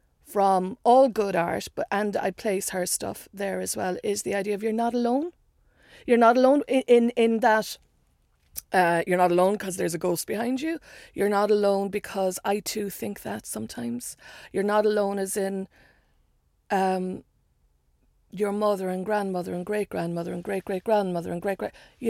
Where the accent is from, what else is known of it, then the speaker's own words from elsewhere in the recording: Ireland; I think it's becoming clearer that we, you know, I made a joke about how we know our history too much. But also there's stuff we don't know and we won't look at. And in Ireland, so much is beginning to get uncovered.